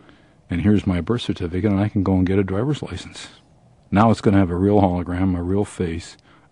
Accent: Alberta, Canada; born there; I was born in Alberta in 1938

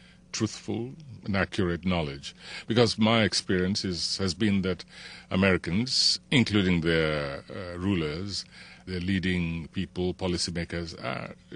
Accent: Nigeria; as a Nigerian, it's an embarrassment

